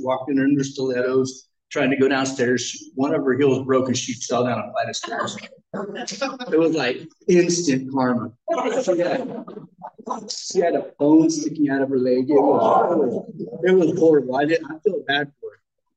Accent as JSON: {"language": "English", "town": "Redding", "region": "California", "country": "United States", "said": "So I come from Redding, and I started off, I would say, Redding, California."}